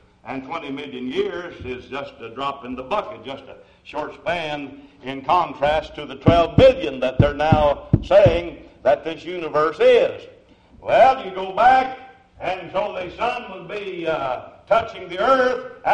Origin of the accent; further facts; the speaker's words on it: Kentucky, United States; Where I grew up down in Kentucky, if you take a hair from a horse's tail and put it in rainwater